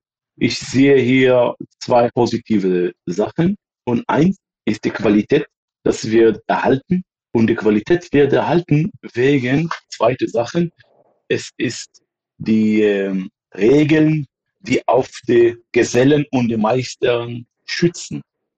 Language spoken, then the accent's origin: German; Safed, Northern District, Israel; Zuerst, wo ich groß geworden bin, es heißt, eine kleine Stadt heißt Tzfat. Es ist in Obergaliläa und es ist fast 1000 Meter hoch.